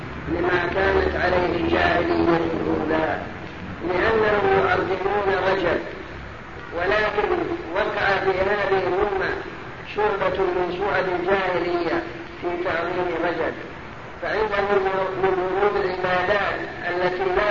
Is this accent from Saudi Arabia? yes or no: yes; Riyadh, Riyadh Province, Saudi Arabia; لأن المؤذنين الآن ما لهم ضابط خاصة عندنا بالرياض ما لهم ضابط